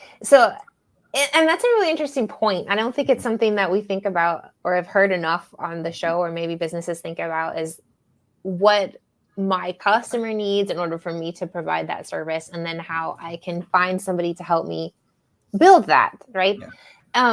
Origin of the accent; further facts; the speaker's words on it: United States; moved away as an adult; now in Mexico; I'm an expat. I spent, you know, I'm from the United States, live in Mexico, came here in my early 20s.